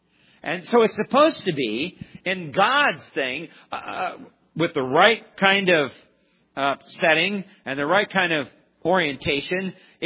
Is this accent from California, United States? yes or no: yes; California, United States; like I came from Southern California, from that kind of an environment